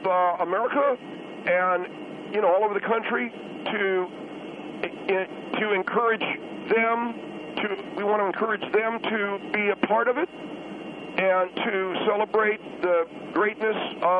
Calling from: California, United States; First of all, I'm calling from Southern California, where there is a very large and significant number of people who use marijuana for medical reasons.

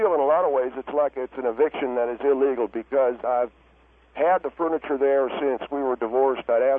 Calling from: Palm Springs, California, United States; I'm calling from Palm Springs, California.

